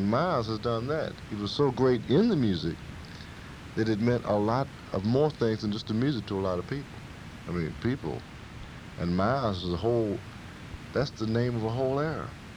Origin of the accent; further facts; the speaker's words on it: St. Louis, Missouri, United States; These were standards that we had to look up to, you know, growing up in St. Louis